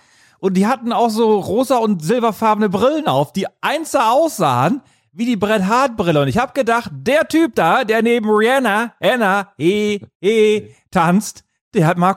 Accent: Rhineland, Germany; Ich bin ein richtiger Rheinländer, kann ich dir sagen.

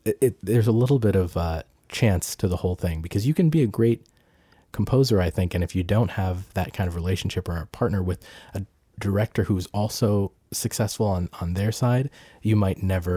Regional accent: Peabody, Massachusetts, United States; I was at home in the house that I grew up in Massachusetts, Peabody, Massachusetts.

